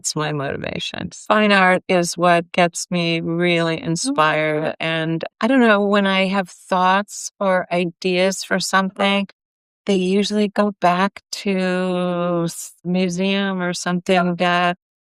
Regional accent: Cleveland, Ohio, United States; I grew up in Cleveland, Ohio. I had a great museum and my mom used to take me there.

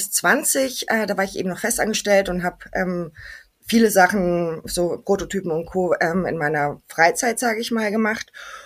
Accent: Canary Islands, Spain; moved away as an adult; also born or lived in Germany; Ja, geboren bin ich in Deutschland, aufgewachsen bin ich auf den Kanarischen Inseln, auf der schönen Insel La Palma. Dort habe ich eigentlich ja mein komplettes Leben verbracht, bis ich Anfang 20 war.

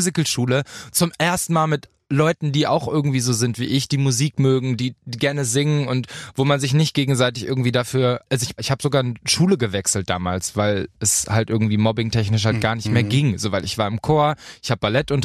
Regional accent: Paderborn, North Rhine-Westphalia, Germany; Also ich komme ja aus Paderborn, ja, erzkonservativ. Ich liebe Paderborn. Ich komme auch gerne immer wieder zurück.

